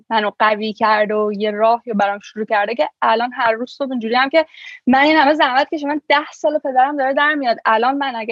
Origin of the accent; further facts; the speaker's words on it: Iran; moved away as an adult; من سالها من ایران بزرگ شدم، ایران به دنیا اومدم، ایران بزرگ شدم و خیلی سن بالایی، یعنی سن خیلی دیر از ایران اومدم بیرون